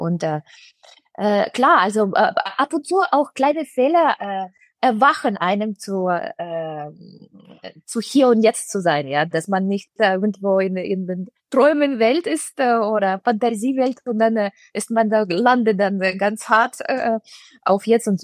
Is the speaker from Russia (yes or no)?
yes; Russia; German is a second language; moved away; Ich glaube, in Russland, wo ich aufgewachsen bin, da ist diese Differenz zwischen Professor und Schüler